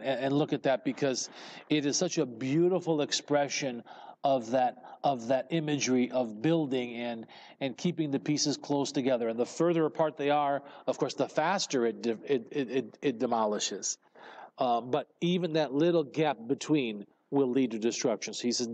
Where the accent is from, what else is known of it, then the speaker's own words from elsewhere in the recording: Colorado, United States; We used to go, growing up in Colorado as a Boy Scout, all of our camping was in the mountains.